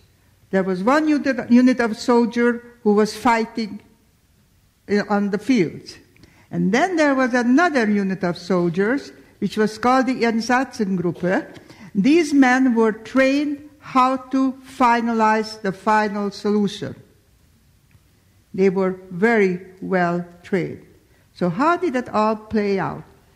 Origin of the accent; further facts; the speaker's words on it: Hungary; I was born and raised in Hungary, lived in a very beautiful, loving, religious family